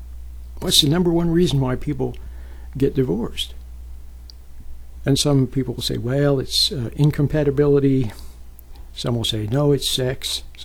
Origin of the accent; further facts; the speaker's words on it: Utah, United States; moved away as an adult; Oh, yes, and I grew up in Utah. Then, of course, I went to California to go to college, and, well, I ended up staying in California